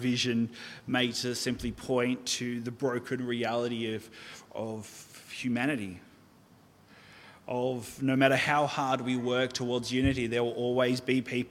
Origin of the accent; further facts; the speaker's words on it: Orange, New South Wales, Australia; When I was younger, growing up in Orange, I attended the Uniting Church there.